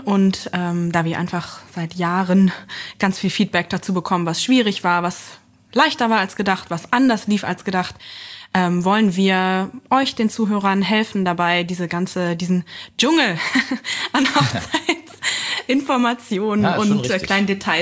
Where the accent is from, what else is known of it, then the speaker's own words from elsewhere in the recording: Lower Saxony, Germany; now in Berlin, Germany; Ich bin nicht gebürtige Berlinerin, wohne und arbeite jetzt aber dort und überall und bin eigentlich aus Niedersachsen. Und habe dann übergesiedelt sozusagen in den Osten